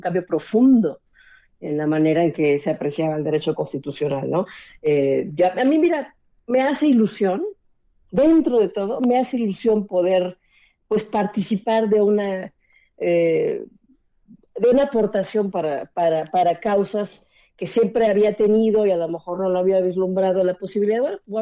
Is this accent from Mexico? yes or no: yes; Mexico; como mexicana